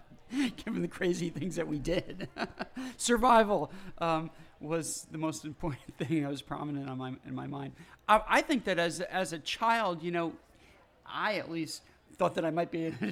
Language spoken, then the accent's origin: English; New Haven, Connecticut, United States; the great pizza that we enjoyed growing up in New Haven on Worcester Street